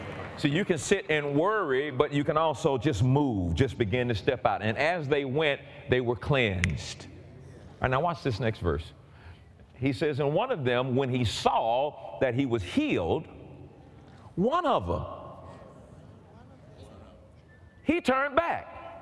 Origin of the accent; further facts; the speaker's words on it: College Park, United States; I came from College Park. We stay to ourselves. We stay in a house. We stay on our street.